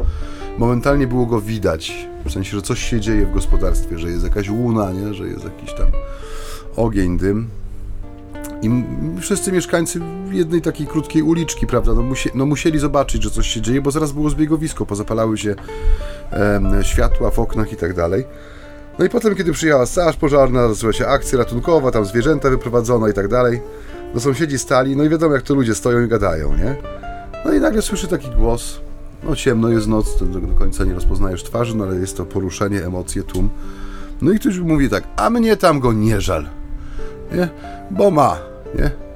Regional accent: South, Poland; Jednego lata była taka fala u nas tam na południu, niedaleko mojej rodzinnej miejscowości, fala podpaleń.

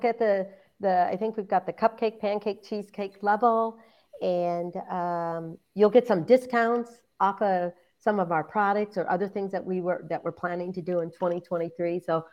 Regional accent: Michigan, United States; I love it because I love my home state.

